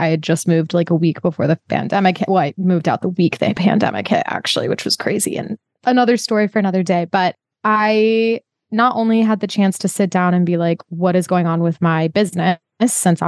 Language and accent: English; Utah, United States; And I am originally from Utah and everyone gets married there quite often.